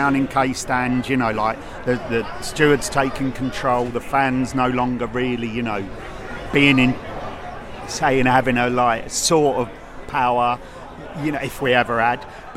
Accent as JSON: {"language": "English", "region": "London", "country": "United Kingdom", "said": "And I say that as a Cockney Red, but you know where I'm coming from."}